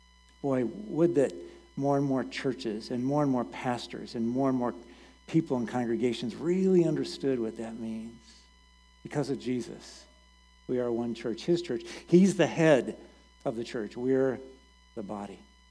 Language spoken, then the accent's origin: English; Indiana, United States; also born or lived in Washington; now in Ottawa, United States; Now, I grew up in Indiana, so I knew the Midwest